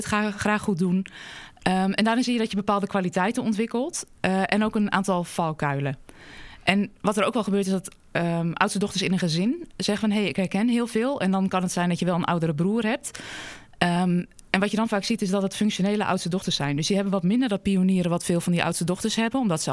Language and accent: Dutch; Deventer, Overijssel, Netherlands; En als je bijvoorbeeld kijkt, ik kom uit Deventer